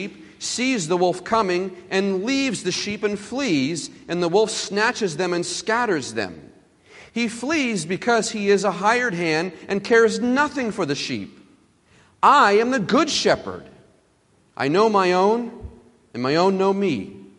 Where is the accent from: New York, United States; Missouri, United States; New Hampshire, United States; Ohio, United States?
New Hampshire, United States; Gilmanton Ironworks; I grew up in Gilmanton Ironworks, New Hampshire, and my family always traveled for church.